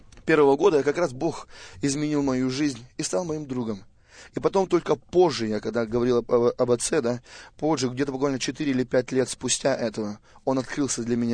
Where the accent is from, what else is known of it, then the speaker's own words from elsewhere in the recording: Komsomolsk-on-Amur, Khabarovsk Krai, Russia; born there; я родился в России, Союзе, да, в городе Комсомольск-на-Амуре.